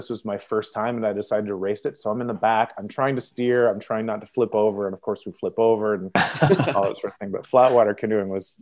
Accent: Portland, Oregon, United States; So my background is, I'm from Portland originally.

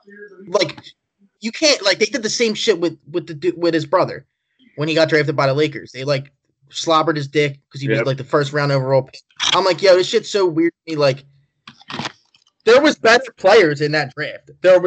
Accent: Philadelphia, Pennsylvania, United States; So I'm from fucking here. I'm from Northeast Philadelphia. I'll die in Northeast Philadelphia.

